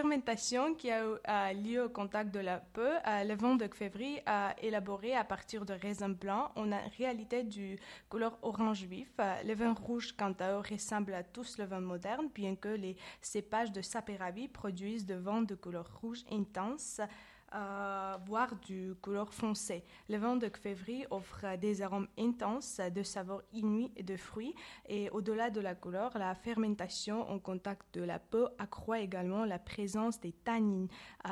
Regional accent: Georgia; French is a second language; now in France; je devais expliquer à tout le monde que je venais de Géorgie et ce n'était pas un État américain, mais simplement d'un pays Géorgie.

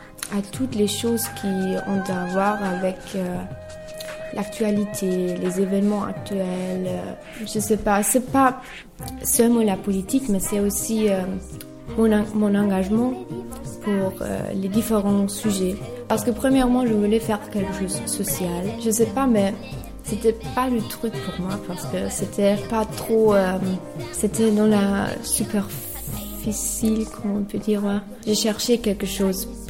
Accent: Germany; French is a second language; now in Bordeaux, France; je viens d'Allemagne, j'ai 18 ans et je fais mon service volontaire européen à Bordeaux, dans la Maison de l'Europe.

